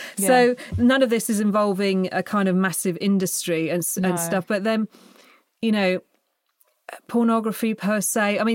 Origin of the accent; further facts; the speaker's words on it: England, United Kingdom; as an English person that lost her virginity at 16